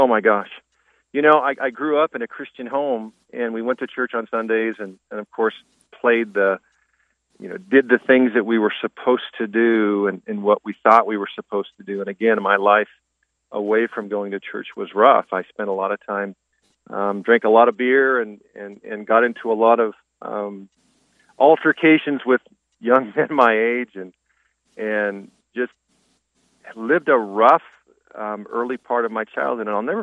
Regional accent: California, United States; You know, I grew up in the mountains of Northern California, just below Mount Shasta. I grew up in a normal, blue-collar, hardworking family that just loved Jesus.

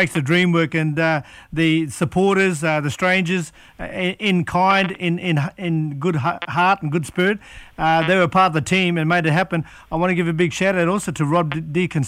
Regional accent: Australia; we are one, we are Australian, and we've got to just get it together

